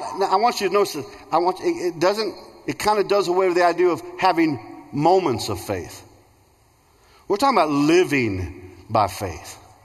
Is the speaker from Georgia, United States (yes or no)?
no; Illinois, United States; I mean, for me as a St. Louis Cardinal fan, growing up in Central Illinois, where I was surrounded by Cardinal fans and Cubs, right in the area where it just washes over.